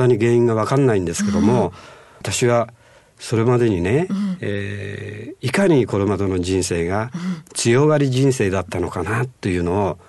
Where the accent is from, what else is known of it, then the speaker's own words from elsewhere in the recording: Fukuoka, Japan; そうなんですね、私は福岡で生まれた九州男児ですから